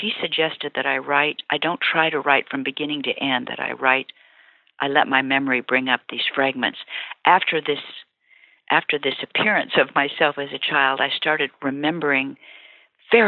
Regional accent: Kansas, United States; I'm from Kansas, so the Oz books meant a lot to me as a child.

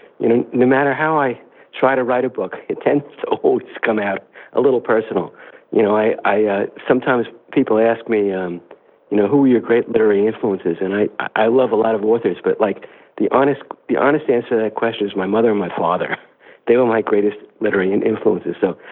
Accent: Long Island, New York, United States; and I grew up on Long Island

